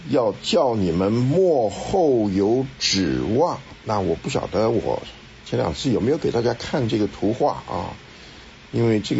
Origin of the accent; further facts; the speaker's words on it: Taiwan; 我们小时候在台湾念的时候